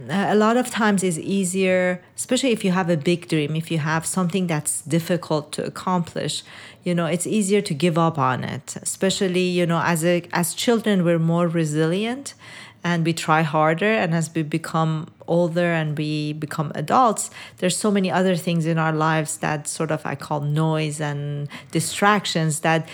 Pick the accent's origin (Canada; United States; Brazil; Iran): Iran; I was born in Iran and raised in Iran.